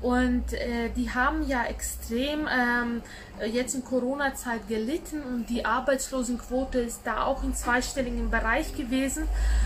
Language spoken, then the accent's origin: German; Latgale, Latvia; German is a second language; now in Germany; aus dem Ort, wo ich herkomme, das ist aus ländlicher Gegend, so 150 Kilometer